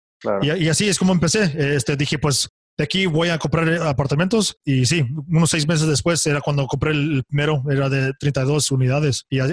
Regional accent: Texas, United States; born there; soy nacido aquí en Texas, aquí un poquito afuera de Houston. Okay. Mi papá es mexicano, también mi mamá.

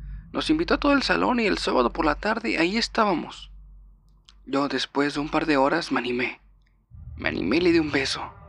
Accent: Veracruz, Mexico; soy del sur de México, para ser más precisa, de Veracruz, un estado bastante caluroso y que es costero.

